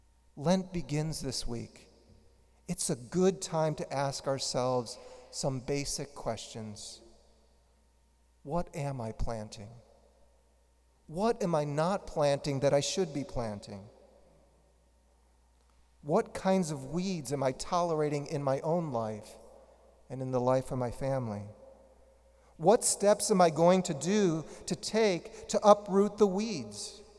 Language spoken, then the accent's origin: English; Chicago, Illinois, United States; You know, growing up in Chicago, my father planted a couple of apple trees in our backyard.